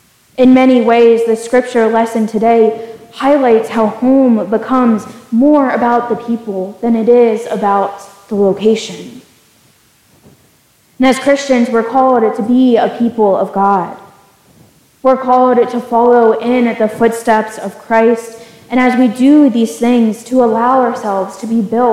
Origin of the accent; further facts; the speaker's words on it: Pennsylvania, United States; also born or lived in Carolinas; now in Indiana, United States; I'm originally from Pennsylvania, spent a few years in the Carolina, and then hopped out here to Indiana.